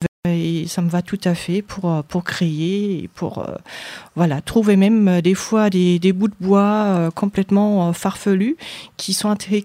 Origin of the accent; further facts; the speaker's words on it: Germany; French is a second language; Donc, je suis née en Allemagne, je suis donc allemande.